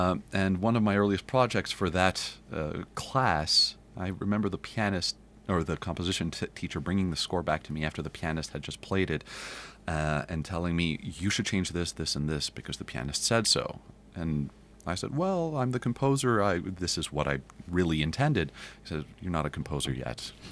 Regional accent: Montreal, Quebec, Canada; now in New York City, United States; I am from Montreal. I am now based in New York City.

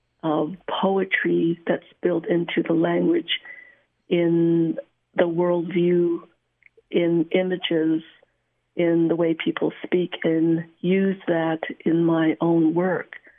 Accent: United States; first language Navajo; English is a second language; I was taught Navajo when I was growing up. It was actually my first language, but I didn't learn how to read it until many years later.

